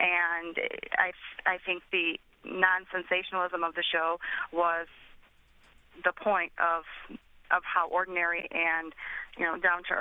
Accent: United States; I've never, ever in my life of being born and raised in America ever felt like a second-class citizen.

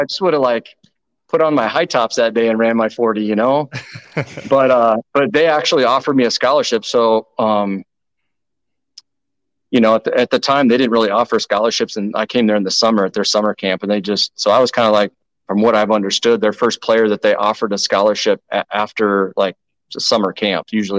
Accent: Nebraska, United States; yes, I am from Nebraska, you know, but I am the first born generation of my family in Nebraska.

